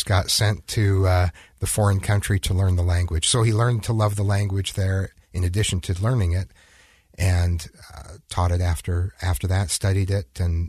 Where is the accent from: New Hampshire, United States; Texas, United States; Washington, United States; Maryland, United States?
Washington, United States; Seattle; born there; also born or lived in Missouri / Indiana; now in Utah, United States; Well, I moved to Utah in high school. I was junior in high school when I moved here. I was born in Seattle, had lived in Missouri and Indiana in the meantime while my dad got his PhD and went into teaching.